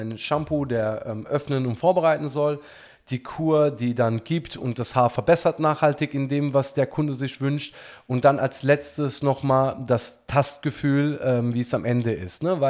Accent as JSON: {"language": "German", "country": "Turkey", "said": "Ich bin ursprünglich aus der Türkei und wir haben da ein Strandhaus mit Zitrusfrüchten."}